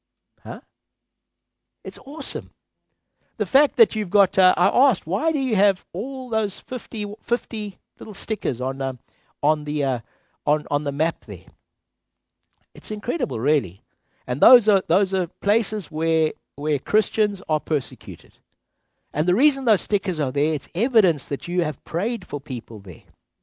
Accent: Zimbabwe; now in United Kingdom; We came from Zimbabwe here, and you guys opened your heart up to us and welcomed us here.

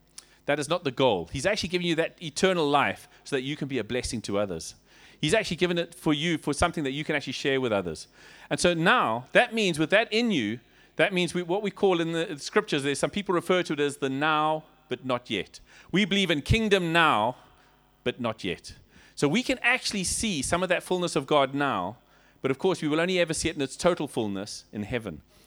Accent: Zimbabwe; Let me tell you, we come from Zimbabwe.

